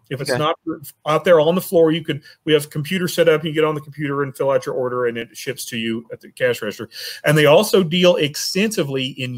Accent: Arkansas, United States; I grew up in Arkansas. You may hear it in my voice from time to time, and I will say things like, y'all

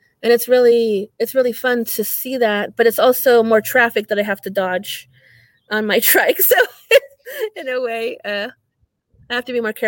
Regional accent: Santa Maria, California, United States; also born or lived in Lompoc; I come from Santa Maria, California. So I was born in Lompoc near Vandenberg Air Force Base.

